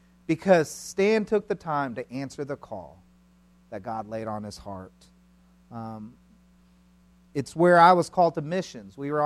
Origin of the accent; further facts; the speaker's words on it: Houston, Texas, United States; And it was on that mission trip, even though I'm from Houston, and my dream was always to go to University of Texas.